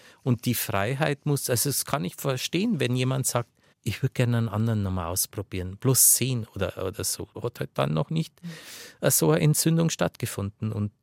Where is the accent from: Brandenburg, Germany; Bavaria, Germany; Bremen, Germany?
Bavaria, Germany; Und er hat gesagt, ich komme aus Bayern.